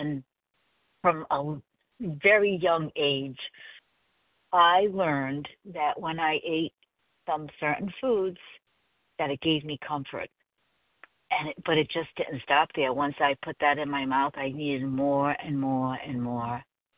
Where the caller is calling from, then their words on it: South Carolina, United States; I am calling in from South Carolina.